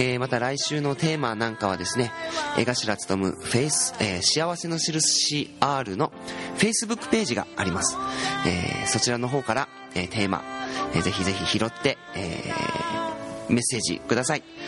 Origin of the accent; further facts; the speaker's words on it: Goto, Nagasaki, Japan; 私のふるさと五島列島五島市の方で